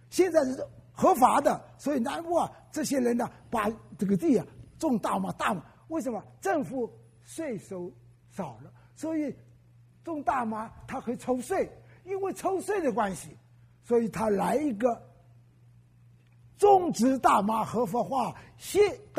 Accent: China; 全世界都知道，不要我们中国人来讲，全世界的人，正义的人都讲这60的惨案。

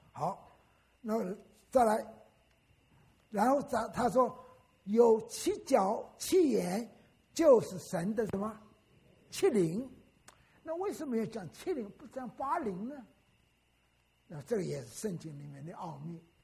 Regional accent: Wenzhou, Zhejiang, China; 我出生在温州，我也说过，我小学毕业以后，在6000人考我们省中，当时浙江省在温州6县只有一个省中

